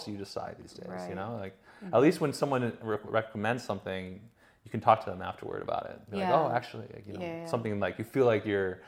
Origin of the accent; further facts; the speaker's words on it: Boston, Massachusetts, United States; I grew up in Boston, near Boston for a while, live in Boston for a while.